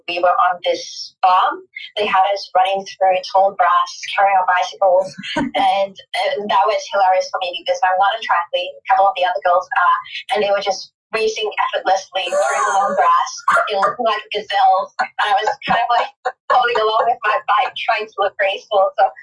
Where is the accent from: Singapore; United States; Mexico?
Singapore; I didn't conform to a lot of stereotypes growing up, and some of that, I guess, was because in Singapore